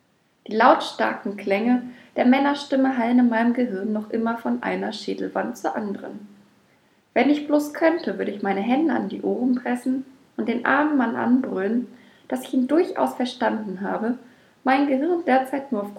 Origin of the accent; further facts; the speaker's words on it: Schleswig-Holstein, Germany; born there; Als gebürtige Schleswig-Holsteinerin ist es mir eine ganz besondere Ehre